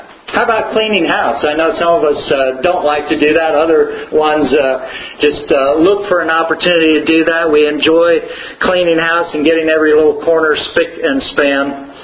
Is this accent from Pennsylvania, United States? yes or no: no; San Diego, California, United States; when I was growing up in San Diego.